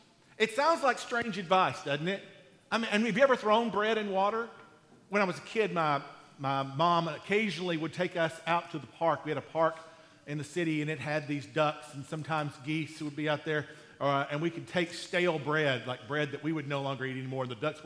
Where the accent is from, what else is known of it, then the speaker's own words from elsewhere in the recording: United States; Where I lived, I grew up near the Red River, the river that divides Texas from Oklahoma there.